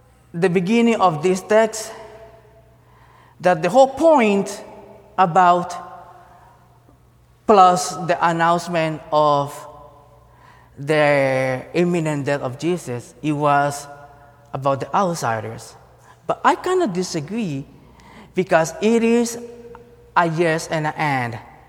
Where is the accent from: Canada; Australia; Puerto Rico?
Puerto Rico; first language Spanish; English is a second language; I speak Spanish as my first language. So right away, oh, you're Mexican. Well, Spanish is speak worldwide, not just in Mexico. Or, well, what's going on back in Venezuela? You are Latino. Well, I'm Puerto Rican.